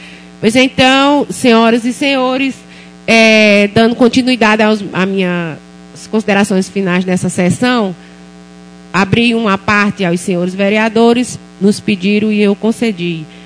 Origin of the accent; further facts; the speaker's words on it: Campina Grande, Paraíba, Brazil; now in Guadalupe, Brazil; Não sou filha de Guadalupe, eu sou paraibana, filha de Campina Grande. Mas tenho o orgulho, o prazer, a satisfação, a alegria de ser filha adotiva do município de Guadalupe.